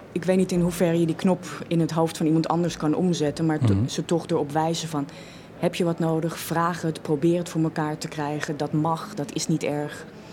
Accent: Netherlands; ik ben niet christelijk, zij zijn christelijk. Ik ben vrouw, ik ben Nederlander

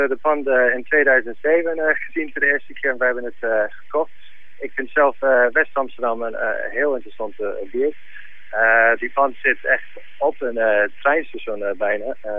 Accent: Scotland, United Kingdom; now in Netherlands; Ja, dat komt uit Schotland, waar ik vandaan kom, als ik eerlijk ben.

